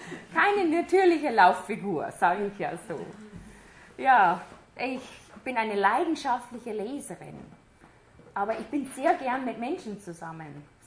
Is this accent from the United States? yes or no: yes; Alabama, United States; German is a second language; moved away; Ich bin aus Alabama. Und zwar seit lange, lange her wohnte ich in Alabama. Da bin ich aufgewachsen in eine gläubige Familie